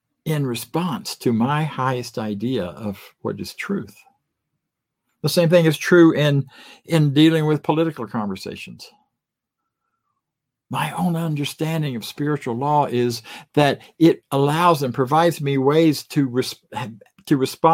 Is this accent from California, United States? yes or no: no; Florida, United States; I grew up in the Deep South. I grew up in a small town in Florida.